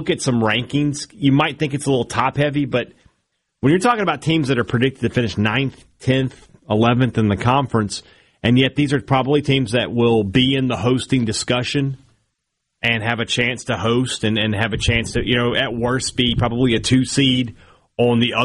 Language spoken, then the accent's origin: English; Vicksburg, Mississippi, United States; the Vicksburg Convention and Visitors Bureau, my hometown.